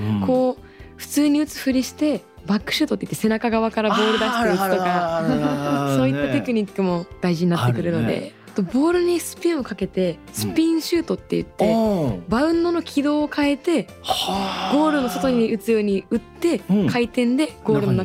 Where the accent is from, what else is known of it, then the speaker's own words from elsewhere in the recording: Hakodate, Hokkaido, Japan; それであの私の地元の函館に